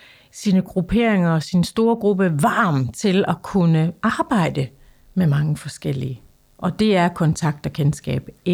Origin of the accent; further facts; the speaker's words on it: Hylke, Central Denmark Region, Denmark; Jeg er opvokset i Hylke, som ligger ved Skanderborg.